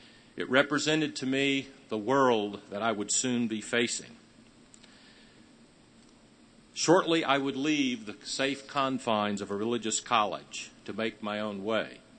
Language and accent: English; the Carolinas, United States; I grew up in the Carolinas. My father was a Duke graduate